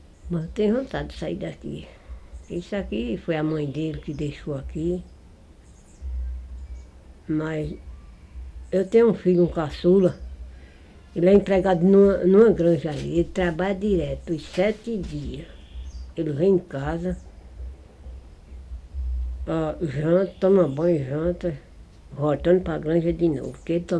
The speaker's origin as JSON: {"language": "Portuguese", "region": "Pernambuco", "country": "Brazil", "moved": "as an adult", "said": "Eu me casei e vim para aqui. Eu não sou nem daqui, sou de Pernambuco. E meu pai veio para aqui, veio morar para aqui"}